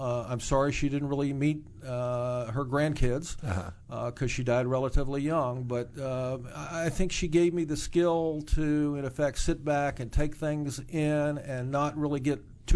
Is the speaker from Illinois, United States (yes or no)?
no; Kensington, Maryland, United States; also born or lived in Washington, D.C.; I'm from Washington, but I grew up in Kensington, Maryland, a suburb of Washington, D.C.